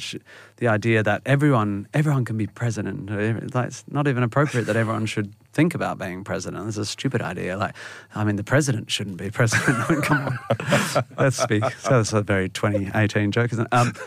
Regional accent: Perth, Western Australia, Australia; I come from Perth, West Australia. I don't come from a musical family.

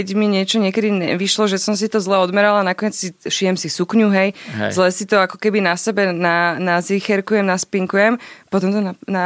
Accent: Bratislava, Bratislava Region, Slovakia; Ja som z Bratislavy.

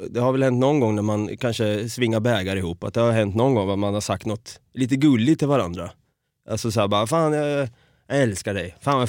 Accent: Norrköping, Östergötland, Sweden; Så i Norrköping är jag uppvuxen och född.

